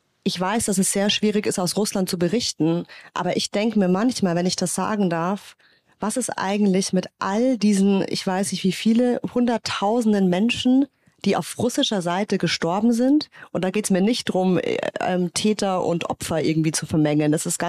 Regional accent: Germany; ich bin selber in der Welt groß geworden, ich bin in einem Deutschland sozialisiert worden

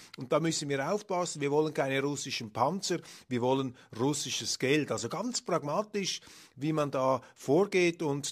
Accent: Switzerland; Und als Schweizer ist mir natürlich der Kleinstaat an sich sympathisch.

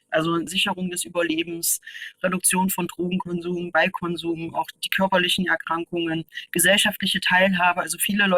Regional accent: Leipzig, Saxony, Germany; Ich komme ja aus Leipzig

